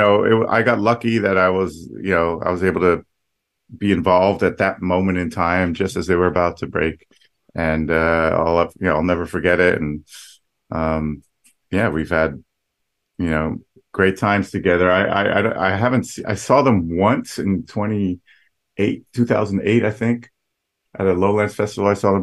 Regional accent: United States; also born or lived in Netherlands; I did have a green card when I was growing up, because I grew up in the States. My family moved there when I was six, and so all my family had green cards.

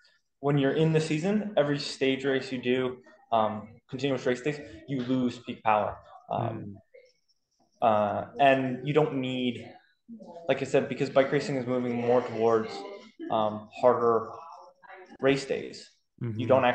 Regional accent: Canada; I've come from North America, I'm Canadian.

